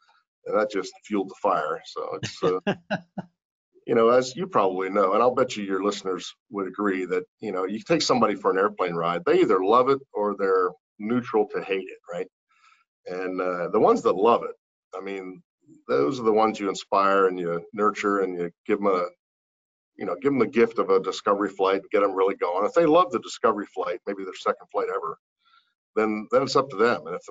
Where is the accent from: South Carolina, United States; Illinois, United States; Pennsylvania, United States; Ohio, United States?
Pennsylvania, United States; York; I accompanied my mother to a foot doctor's appointment and in York, Pennsylvania, my hometown.